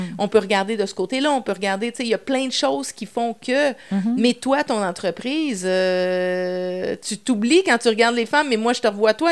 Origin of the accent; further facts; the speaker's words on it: Quebec, Canada; moi je dis ma vision, et c'est parce que je suis québécoise